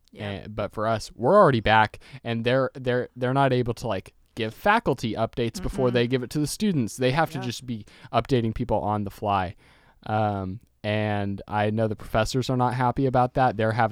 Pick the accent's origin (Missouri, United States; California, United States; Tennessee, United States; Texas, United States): Texas, United States; I'm from Texas, and apparently Texas A&M tweeted that they were able to move their labs online.